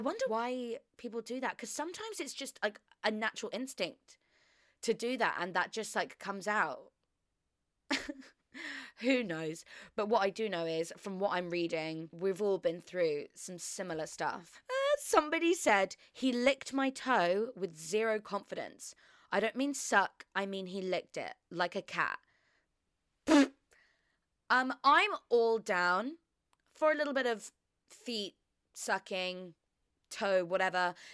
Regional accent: Australia; He started to talk in a Southern American accent. We're Australian.

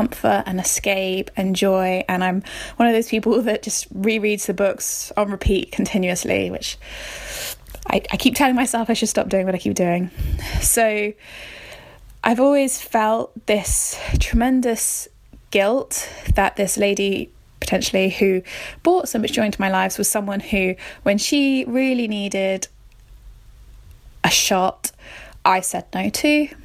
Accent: South West England, United Kingdom; I'm from Somerset in England.

